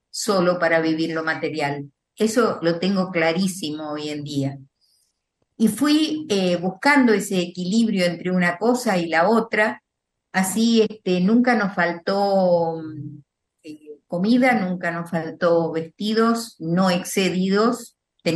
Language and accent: Spanish; Zárate, Buenos Aires Province, Argentina; born there; Nací en Zárate, provincia de Buenos Aires, a 100 kilómetros de Buenos Aires, en un hogar con un padre trabajador y asalariado.